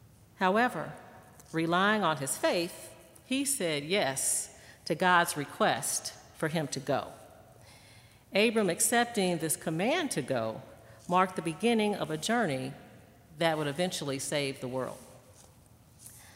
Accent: Indiana, United States; When I tell people that I'm from Indiana

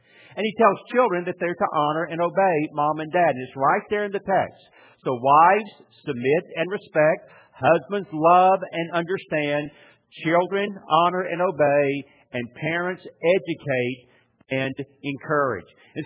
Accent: Atlanta, Georgia, United States; also born or lived in Dallas, Texas / Louisville; now in Wake Forest, United States; I grew up in Atlanta, Georgia, lived in Dallas, Texas for 15 years, moved back to Wake Forest for 4, went to Louisville for 8, and now have been back in Wake Forest for 10 more years.

